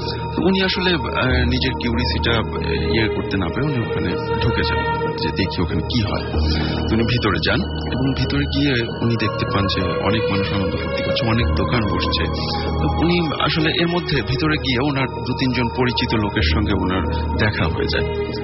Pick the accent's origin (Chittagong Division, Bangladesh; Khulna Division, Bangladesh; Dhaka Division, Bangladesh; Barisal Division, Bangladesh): Dhaka Division, Bangladesh; Baliakandi; এটা হচ্ছে আমার গ্রামের বাড়িতে, সেটা হচ্ছে রাজবাড়ি বালিয়াকান্দিতে